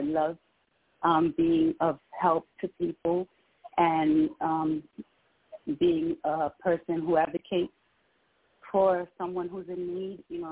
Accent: Bronx, New York, United States; No, I'm from the Bronx.

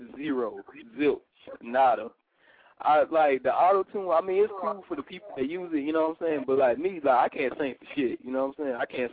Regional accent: Florence, South Carolina, United States; I'm from Florence, South Carolina.

